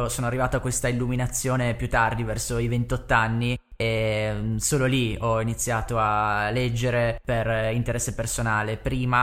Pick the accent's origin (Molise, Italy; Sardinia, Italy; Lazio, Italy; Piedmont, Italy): Piedmont, Italy; Ivrea; Io, tra l'altro, sono originario di Ivrea e Torino la conosco, quindi benvenuto.